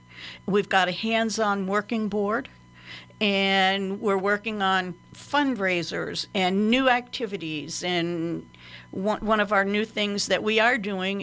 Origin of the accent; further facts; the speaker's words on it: Cornwall, New York, United States; born there; Yes, I was born in Cornwall, New York.